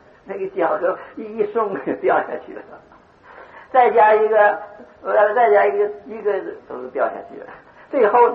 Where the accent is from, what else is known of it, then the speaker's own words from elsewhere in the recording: Northeast China, China; 这我是东北人，这东北也有一种事情啊